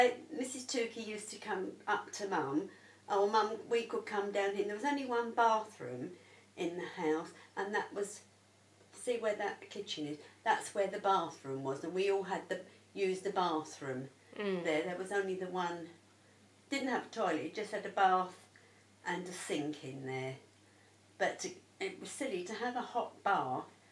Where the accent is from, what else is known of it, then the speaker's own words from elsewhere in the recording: Greenwich, London, United Kingdom; born there; I was born in Greenwich in... Ashburnham.